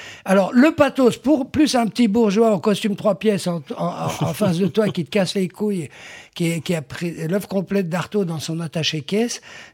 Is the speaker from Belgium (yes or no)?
yes; Brussels, Belgium; moi, je viens de Bruxelles, donc je viens du Brabant flamand.